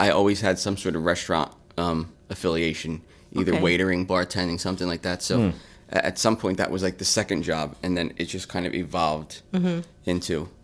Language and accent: English; Trenton, New Jersey, United States; born or raised there